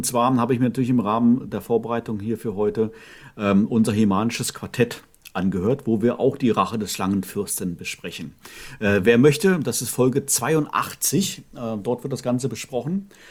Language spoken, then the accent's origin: German; Northern Germany, Germany; meine Kindheit war ja in Norddeutschland.